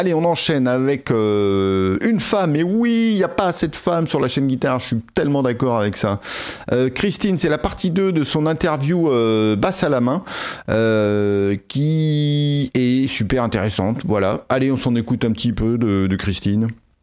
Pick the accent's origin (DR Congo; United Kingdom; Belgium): United Kingdom; accent: British; French is a second language; et mon délicieux accent british, toujours.